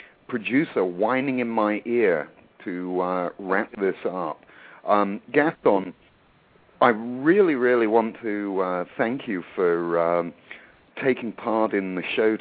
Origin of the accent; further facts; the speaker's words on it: England, United Kingdom; I mean, as I said, I grew up in England